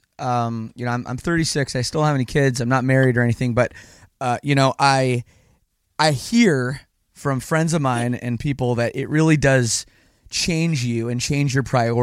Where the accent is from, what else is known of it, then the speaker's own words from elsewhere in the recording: Canada; Well, see, that's the thing about Canadians is I'm Canadian.